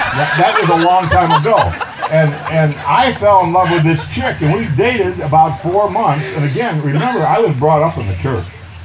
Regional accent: Williamsville, New York, United States; I grew up in Williamsville, New York.

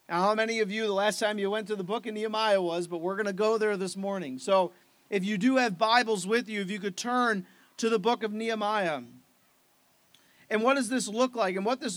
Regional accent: Niagara Falls, New York, United States; I'm from Niagara Falls, so if I just say Niagara Falls, please put that from where you're from.

